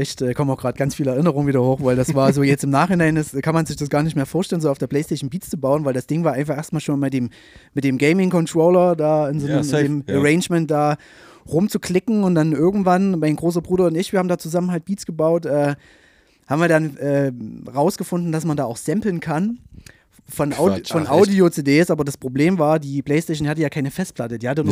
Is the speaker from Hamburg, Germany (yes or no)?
no; Saxony, Germany; Genau, also ich komme aus einem Dorf, Zwickauer Land, genau.